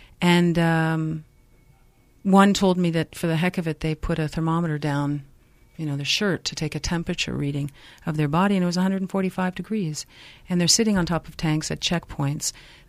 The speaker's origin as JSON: {"language": "English", "country": "United States", "said": "And as an American, I was really feeling quite sheepish to meet them, but I needed to."}